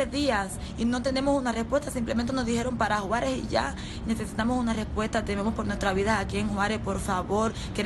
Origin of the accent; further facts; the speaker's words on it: Cuba; somos 17 cubanas